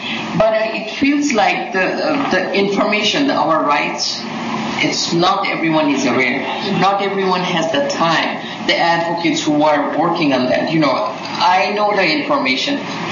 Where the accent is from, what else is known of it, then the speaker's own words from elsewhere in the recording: Chicago, Illinois, United States; I'm from Chicago, and I'm from Apnagar.